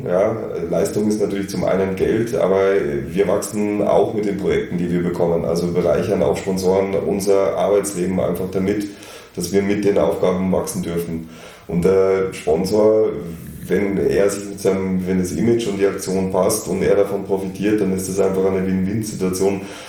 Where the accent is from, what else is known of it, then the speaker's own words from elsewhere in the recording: Germany; ich wäre in Deutschland in meiner Heimat